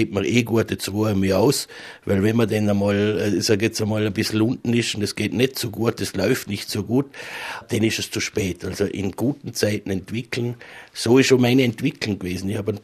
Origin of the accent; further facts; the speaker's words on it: Bludenz, Vorarlberg, Austria; ich bin ein waschechter Bludenzer. Mittlerweile auch eine große Familie. Meine Eltern sind auch gebürtige Bludenzer. Mein Vater war Polizeikommandant in Bludenz.